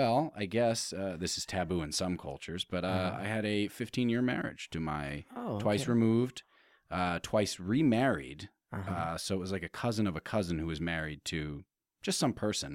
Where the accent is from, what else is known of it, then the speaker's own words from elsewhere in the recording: Tallahassee, Florida, United States; I'm from Florida.